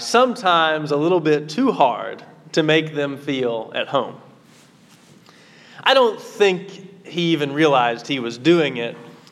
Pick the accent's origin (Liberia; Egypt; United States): United States; Southern Appalachia; accent: southern Appalachian; moved away; Now, years away from home have worn down my own accent from southern Appalachia, but this guy would stand there and talk to me as if he's